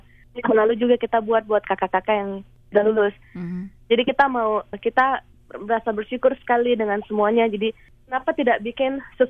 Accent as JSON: {"language": "Indonesian", "region": "Papua", "country": "Indonesia", "said": "Kalau saya pribadi, saya mau pulang ke Papua."}